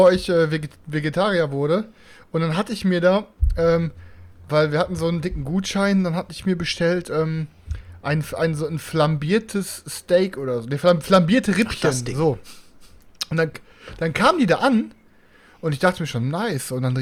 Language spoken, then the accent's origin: German; Bochum, North Rhine-Westphalia, Germany; Ich wohne leider in Bochum.